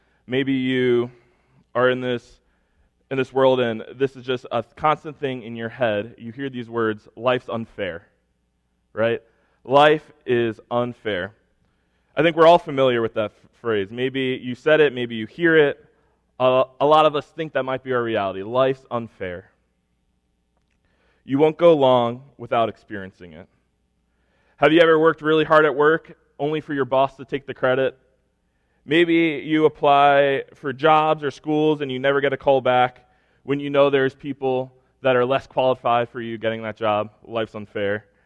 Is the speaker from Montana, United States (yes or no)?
no; St. James, New York, United States; I grew up on Long Island. I grew up in St. James. I went to Smithtown East.